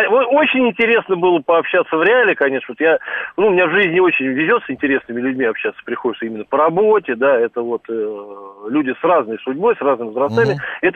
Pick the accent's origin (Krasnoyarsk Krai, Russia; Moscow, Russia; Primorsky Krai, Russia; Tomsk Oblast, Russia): Moscow, Russia; мне повезло, что я родился вот в СССР, да, уж вот это... Ну, в Москве.